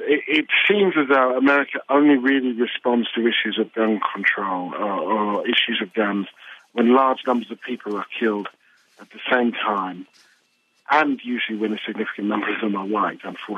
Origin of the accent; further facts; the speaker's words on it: United Kingdom; I'm British, and in general, British people don't carry guns.